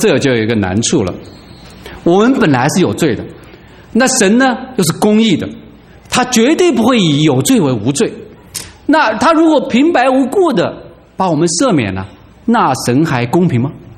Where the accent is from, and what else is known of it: China